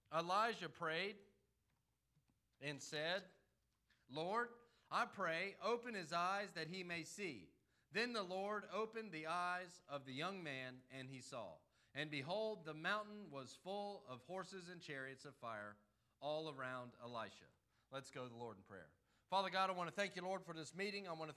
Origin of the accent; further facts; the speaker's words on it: Florida, United States; I'm from Florida, born and raised